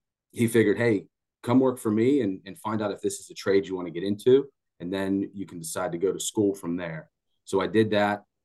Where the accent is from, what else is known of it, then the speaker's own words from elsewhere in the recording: Imperial, Pennsylvania, United States; now in McDonald, United States; I grew up in Imperial, live in McDonald now with my family, my wife, Carrie, three kids.